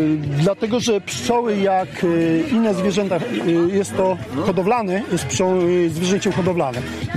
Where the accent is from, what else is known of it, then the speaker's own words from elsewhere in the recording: Końskowola, Lublin Voivodeship, Poland; Pochodzę z Końskowoli, z okolic, spod Puław.